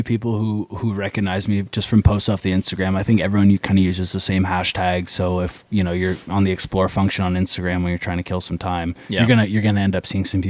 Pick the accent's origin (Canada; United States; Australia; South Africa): Canada; I mean, I am from Canada.